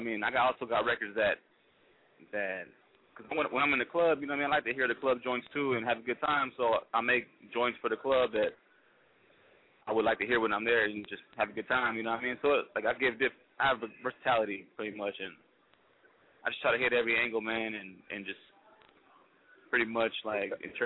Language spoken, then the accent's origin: English; Phoenix, Arizona, United States; Yo, I'm from Phoenix, Arizona, man. I was originally born in California, but I moved here to Phoenix when I was 7, so I've been rocking with Phoenix since I was 7, you know what I mean?